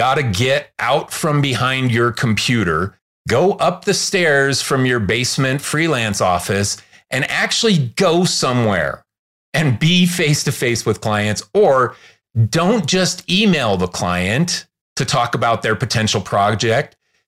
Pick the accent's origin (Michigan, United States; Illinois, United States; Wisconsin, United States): Illinois, United States; Chicago; now in Salt Lake City, United States; I'm from Chicago originally, but she had family here.